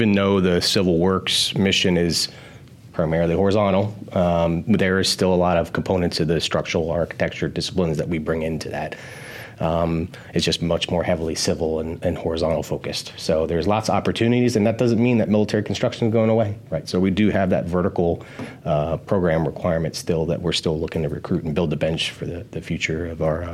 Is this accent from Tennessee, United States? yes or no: no; Florida, United States; I grew up in Florida where it's hot 10 months of the year.